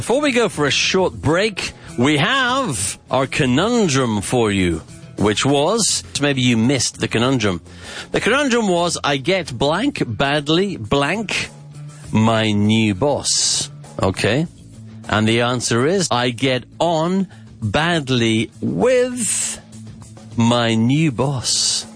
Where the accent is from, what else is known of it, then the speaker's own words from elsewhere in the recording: United Kingdom; As you know, I'm British, so I said to get on.